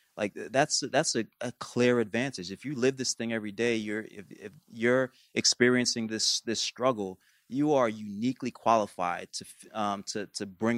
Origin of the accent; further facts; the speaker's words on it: New York, United States; I grew up in New York, so I don't know if everyone knows what a bodega is, but it's like a corner store